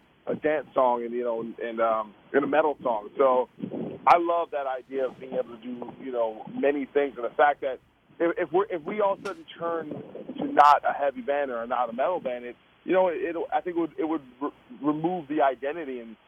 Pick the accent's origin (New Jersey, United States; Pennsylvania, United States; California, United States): New Jersey, United States; So it was amazing to do it in New York because I'm from New Jersey.